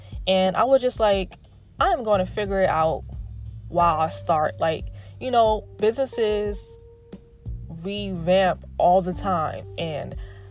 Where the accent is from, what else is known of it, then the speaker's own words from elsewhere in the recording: Brooklyn, New York, United States; because, you know, I'm from Brooklyn, so we say stoop.